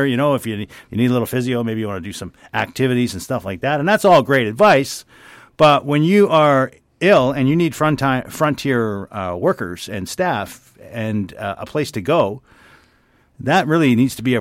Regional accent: Canada; That's one of those things about being a Canadian that has sustained me

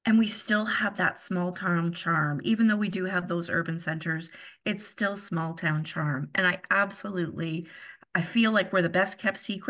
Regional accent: Kingston, Ontario, Canada; now in Northumberland, Canada; I wasn't born and raised here. I'm actually from the Kingston area. So the Thousand Islands is always home, but Northumberland has become my new home.

